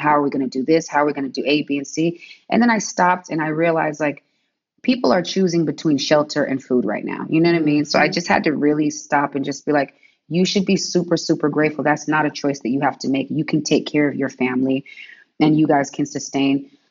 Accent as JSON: {"language": "English", "town": "San Diego", "region": "California", "country": "United States", "tie": "born or raised there", "also_born_or_lived": "Detroit / Seattle", "said": "I grew up in Southeast San Diego. So yeah, my father was in the military. So I spent time in Detroit, where my father's from, born in Seattle, you know, so it's like definitely a military touring, you know what I mean?"}